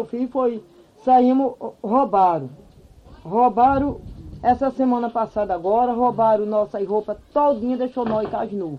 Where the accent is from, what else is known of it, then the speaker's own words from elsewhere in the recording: Campina Grande, Paraíba, Brazil; Eu sou de Campina Grande.